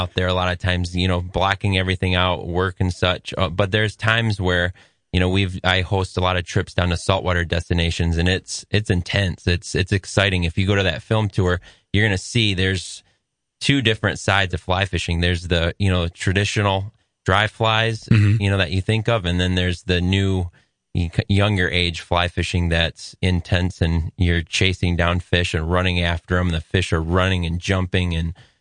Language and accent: English; Grand Rapids, Michigan, United States; You know, I grew up in Grand Rapids. I grew up skeet shooting